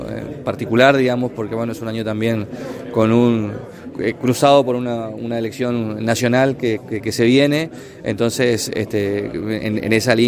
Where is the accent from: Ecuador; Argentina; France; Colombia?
Argentina; como argentinos